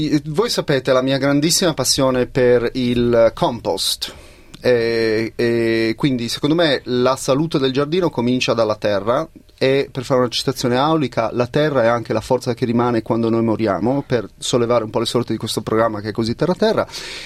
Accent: Sardinia, Italy; Quindi non era appropriazione culturale, lo potevo dire, essendo sardo.

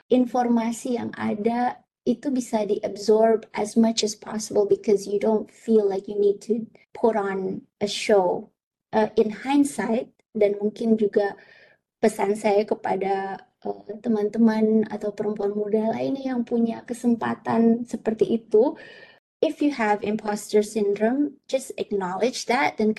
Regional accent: Indonesia; born there; My loyalty is to Indonesia. because Indonesia adalah tanah kelahiranku, my country

